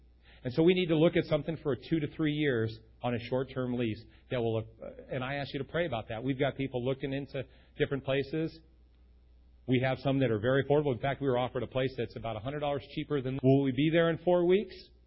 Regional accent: San Francisco, California, United States; I grew up in San Francisco, I know, you find the epicenter.

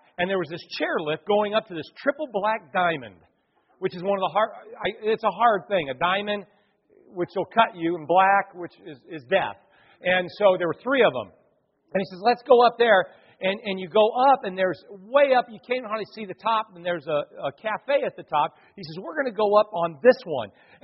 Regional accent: California, United States; I grew up in California, and a couple hours from our house was a place called Lake Tahoe.

